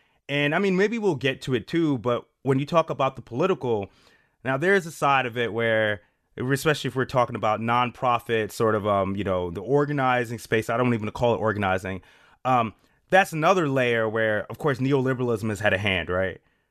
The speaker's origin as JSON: {"language": "English", "region": "New York", "country": "United States", "lives_now": "Atlanta, United States", "said": "Because I'm originally from New York. I'm in Atlanta now, but I'm from New York."}